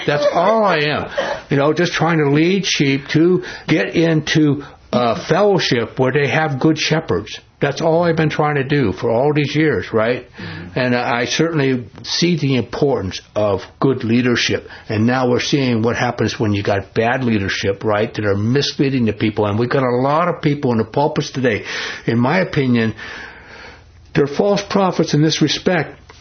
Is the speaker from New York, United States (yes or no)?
yes; New York City, New York, United States; born there; Now, I don't know nothing about sheep, man. I was born in New York City.